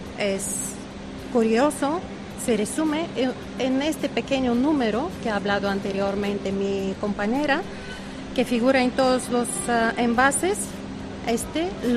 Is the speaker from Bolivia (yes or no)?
no; Bulgaria; Spanish is a second language; now in Spain; Yo soy de Bulgaria.